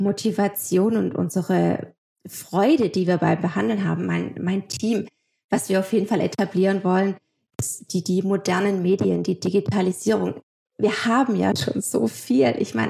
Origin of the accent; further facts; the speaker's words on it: Baden-Württemberg, Germany; accent: Swabian; ich habe meinen schwäbischen Akzent.